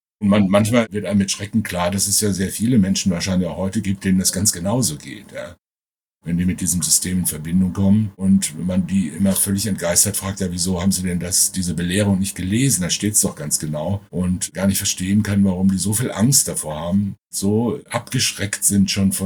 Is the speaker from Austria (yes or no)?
no; North Rhine-Westphalia, Germany; born there; Ich bin im Sauerland geboren, 1953. Mein Vater war Sudetendeutscher, also tschechischer Staatsbürger, der dann nach 1945 vertrieben wurde und als sogenannter Vertriebener dann da ins Sauerland gewiesen wurde.